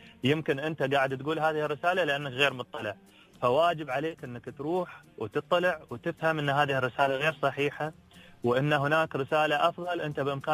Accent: United Arab Emirates; يقول لي أنت من وين؟ من الإمارات.

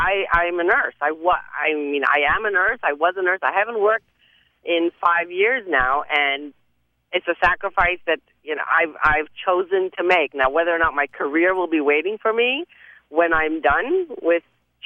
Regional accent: Canada; also born or lived in Orlando; now in Atlanta, United States; this is when we used to live in Orlando, and now we live here in Atlanta, and we've never had family around with us. I'm from Canada. Mine is up in Canada, and my husband's from San Diego.

